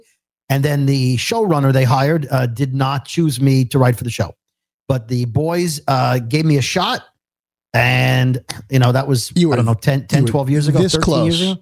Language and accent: English; United States; since I was referring to an American person and I'm an American person, I go with the American version.